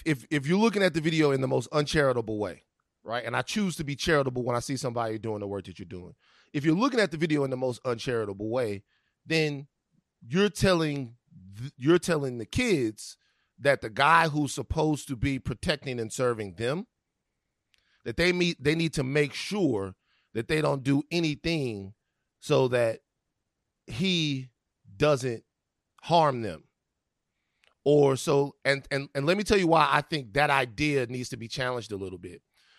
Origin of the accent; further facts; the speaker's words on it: Baton Rouge, Louisiana, United States; if I'm anywhere, I'm from Baton Rouge, Louisiana, like to a fault is sir or ma'am.